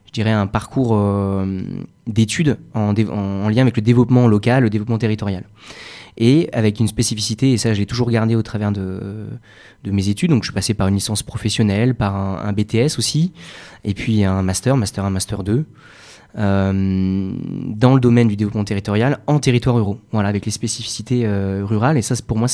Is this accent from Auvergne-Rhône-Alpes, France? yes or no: no; Angers, Pays de la Loire, France; Donc je suis originaire de Angers, j'ai toujours vécu en milieu rural